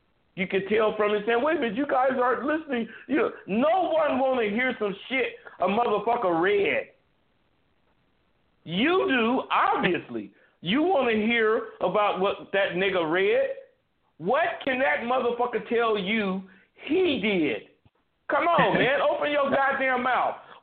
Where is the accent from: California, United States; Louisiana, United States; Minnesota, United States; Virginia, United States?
California, United States; My hometown, Solano